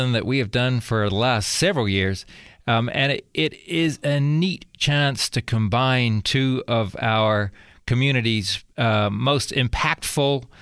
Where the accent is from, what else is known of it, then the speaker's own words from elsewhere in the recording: New Zealand; now in Reno, United States; I actually grew up in New Zealand, which people are surprised by because I've kind of lost my accent.